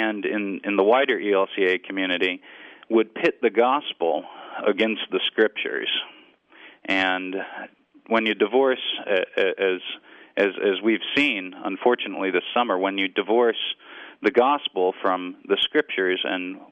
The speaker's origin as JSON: {"language": "English", "town": "Chicago", "region": "Illinois", "country": "United States", "tie": "born or raised there", "said": "Well, I guess I'll start with where I grew up. I grew up in Chicago, Illinois, and I grew up in a parish which was actually a former Missouri Synod parish."}